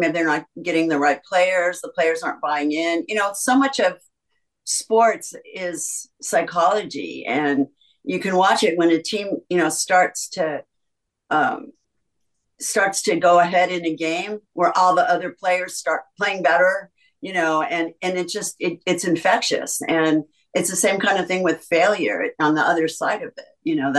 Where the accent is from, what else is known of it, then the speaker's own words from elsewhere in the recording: Chicago, Illinois, United States; I'm from Chicago, so, you know, I like that he's from Chicago.